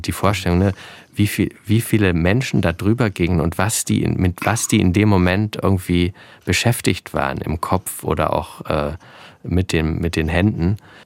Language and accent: German; Baden-Württemberg, Germany; ich bin aufgewachsen in Süddeutschland, da im ländlichen Oberschwaben, und es war einfach ja auch so ein altes Bauernhaus